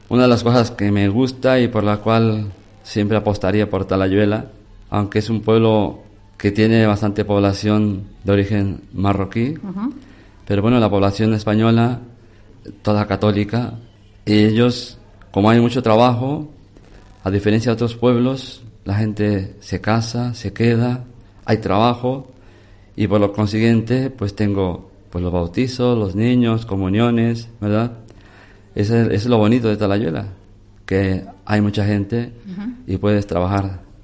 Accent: Cuernavaca, Morelos, Mexico; soy natural de México, de una ciudad muy bonita que se llama Cuernavaca, del estado de Morelos. Y bueno, pues nos tocó, pertenezco a una comunidad religiosa, se llama Fraternidad Misionera Serbian. Somos misioneros.

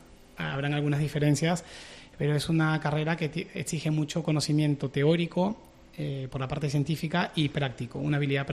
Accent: Peru; moved away as an adult; Era funcionario del Estado, trabajé como odontólogo para el ejército del Perú, tenía el grado de teniente

